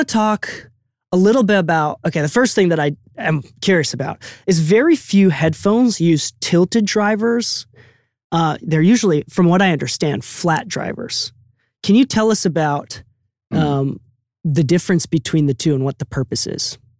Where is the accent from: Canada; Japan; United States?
Japan; So I'm from Japan, right? And I go visit my family about once a year.